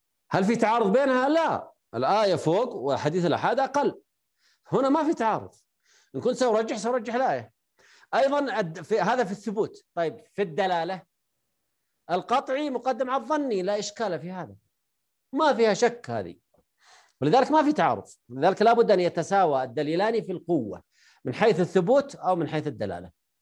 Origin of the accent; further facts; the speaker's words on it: Saudi Arabia; يعني عندنا في السعودية مثلا